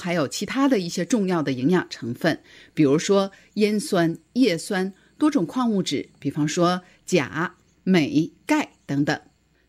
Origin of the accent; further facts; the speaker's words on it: China; 当然我们中国人也很会运用它